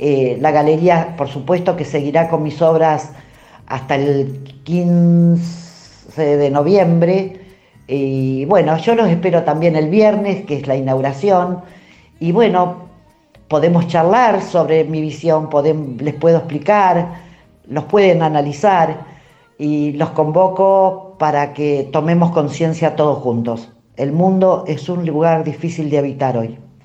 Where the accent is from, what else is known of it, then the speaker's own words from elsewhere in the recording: Villa Clara, Cuba; born there; Nací en Villa Clara, en un pueblito muy chico, donde esta conexión entre las estrellas y el silencio del campo creo que me hizo enormemente intuitiva.